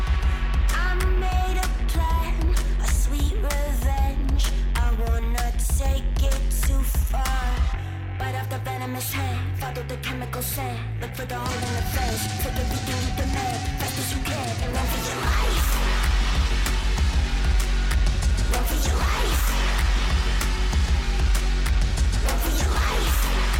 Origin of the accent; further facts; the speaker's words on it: Norway; Well, I grew up in Norway